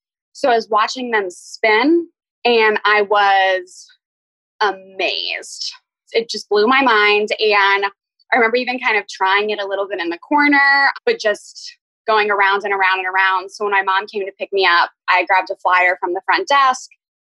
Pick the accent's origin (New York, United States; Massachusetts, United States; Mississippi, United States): Massachusetts, United States; Boston; born there; I was born in Boston, but I apparently hated it and cried because it was cold.